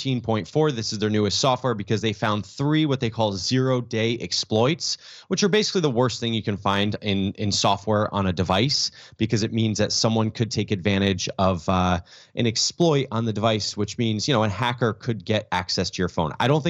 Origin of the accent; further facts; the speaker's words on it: New Jersey, United States; We used to have the same exact setup in our backyard growing up in New Jersey